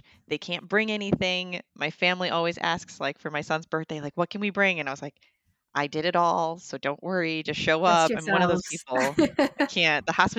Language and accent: English; South Milwaukee, Wisconsin, United States; I did. Born and raised in South Milwaukee. Went to college in Madison. Moved away for a little bit.